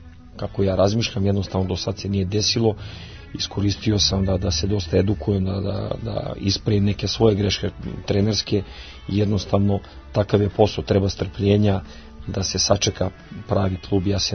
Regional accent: Belgrade, Serbia; Odrastao sam u Beogradu

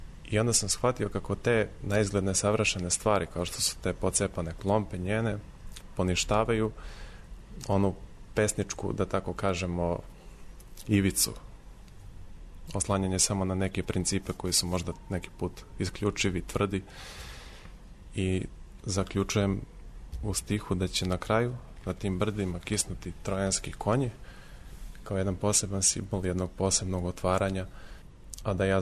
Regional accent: Majdanpek, Southern and Eastern Serbia, Serbia; zato što je Timočka krajina moj prostor, s obzirom da sam rođen u Majdanpeku i tamo živim

